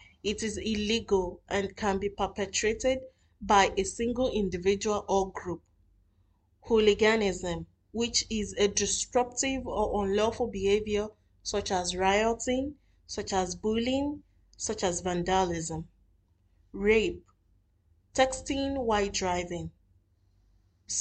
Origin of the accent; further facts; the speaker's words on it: Nigeria; now in Doha, Qatar; I am a Nigerian living in Doha, Qatar, and I work as a news reporter and editor. I studied journalism in Nigeria